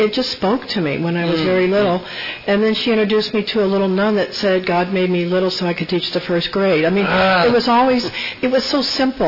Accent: Portland, Oregon, United States; I grew up in Portland, Oregon, and my mother was a Christian.

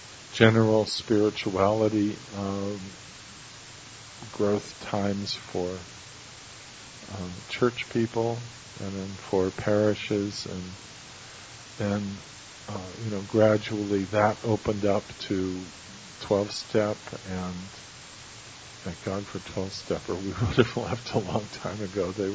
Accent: the West, United States; I grew up in the West.

